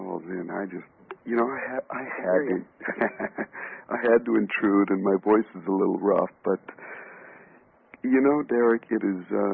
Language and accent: English; Canada; maybe it's you're Canadian and I'm Canadian